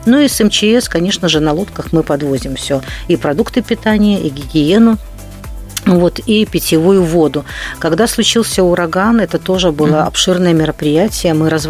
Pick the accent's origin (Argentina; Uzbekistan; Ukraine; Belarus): Belarus; чтобы мы, белорусы, прирастали, нас становилось больше